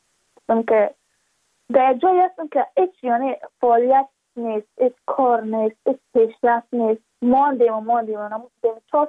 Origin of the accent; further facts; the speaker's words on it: Badakhshan, Afghanistan; ما از بدخشان هستیم